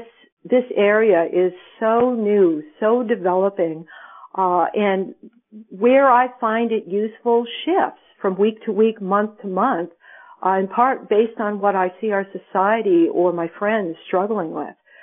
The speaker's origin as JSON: {"language": "English", "region": "Michigan", "country": "United States", "tie": "born or raised there", "said": "when I was a kid, I grew up in Michigan, and right now I happen to be in Michigan, and it's a beautiful springtime weather here."}